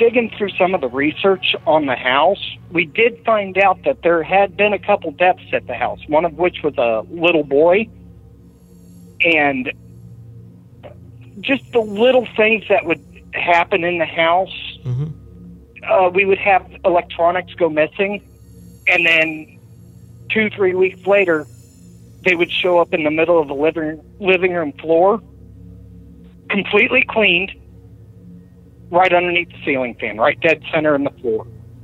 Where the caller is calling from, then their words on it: Benton, Illinois, United States; From Benton, Illinois.